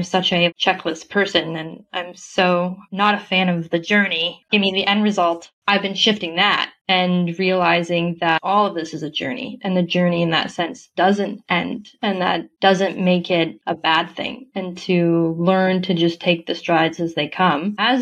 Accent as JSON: {"language": "English", "country": "Canada", "lives_now": "Amsterdam, Netherlands", "said": "Well, I'm in Amsterdam. So to give kind of a perspective on the internationalness there, except I'm originally from Canada."}